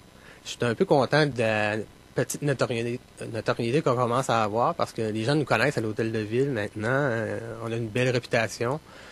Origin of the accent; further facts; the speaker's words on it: Quebec City, Quebec, Canada; moi, je suis de Québec, c'est important de le dire, et je demeure encore à Québec, d'ailleurs.